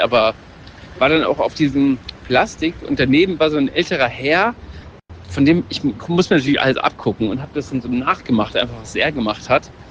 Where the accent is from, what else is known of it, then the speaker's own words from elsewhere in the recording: Germany; ja, ich bin Deutscher, habe ich dann gesagt.